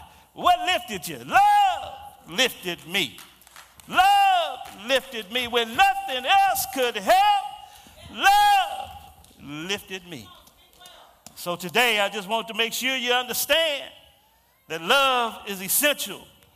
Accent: Houston, Texas, United States; A little boy growing up in Third Ward, Houston, hanging out in the court, Berry Court, playing and getting in trouble.

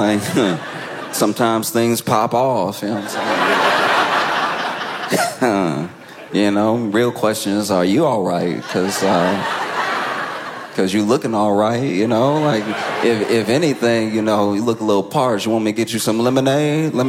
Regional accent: Louisiana, United States; I grew up in Louisiana. I grew up around a lot of, like, Cajun food, a lot of, like, you know, like, jambalaya, gumbo-type stuff, but I had never had this.

